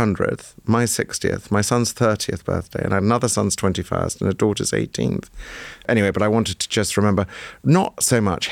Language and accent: English; East of England, United Kingdom; I remember growing up in Norfolk